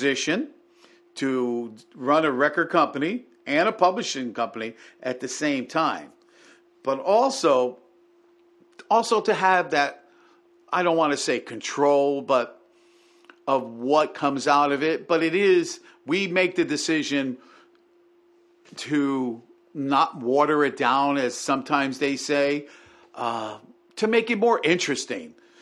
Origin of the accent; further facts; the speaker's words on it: New Haven, Connecticut, United States; Growing up in New Haven, you get all that. You get blues. You get rock and roll. You get Latin music.